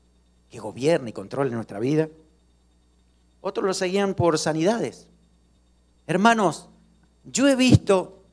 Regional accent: Pehuajó, Buenos Aires Province, Argentina; Yo el máximo lo escuché en mi pueblo, en Pehuajó.

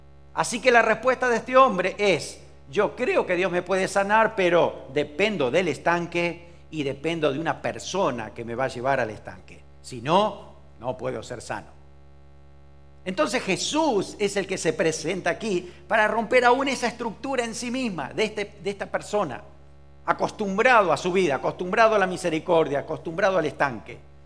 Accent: Pehuajó, Buenos Aires Province, Argentina; en Pehuajó era mi pueblo

